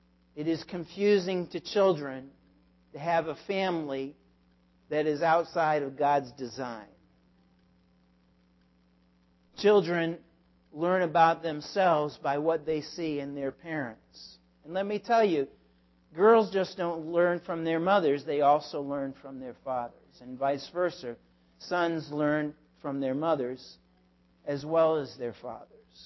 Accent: Massachusetts, United States; I'm from Massachusetts, so that's why I said that.

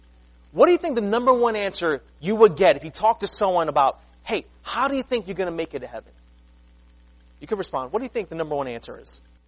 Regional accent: New York City, New York, United States; Years, because see, I grew up in Queens, New York. So street smarts told me, listen, if you see that homeless guy, you walk across the other side.

